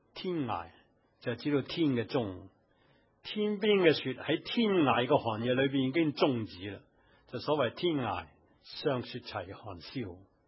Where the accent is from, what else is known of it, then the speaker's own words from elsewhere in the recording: China; 事实上我们中国人很不喜欢讲死